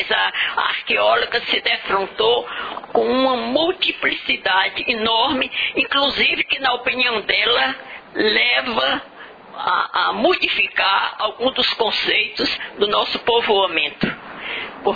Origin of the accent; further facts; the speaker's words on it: Ceará, Brazil; venho do Ceará, interior do Ceará, região dos Iamuns, dizem que é a mais pobre ou climaticamente a mais sofrida